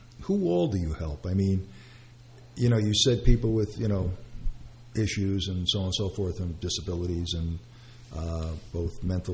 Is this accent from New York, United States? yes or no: yes; Brooklyn, New York, United States; born there; I was born in Brooklyn. We didn't have too many horses.